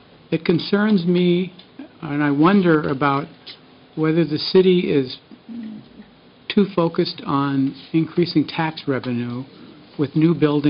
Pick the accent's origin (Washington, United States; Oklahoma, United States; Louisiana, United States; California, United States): California, United States; San Francisco; moved away as an adult; I'm originally from San Francisco. I lived there 40 years. I came here in March of 2014.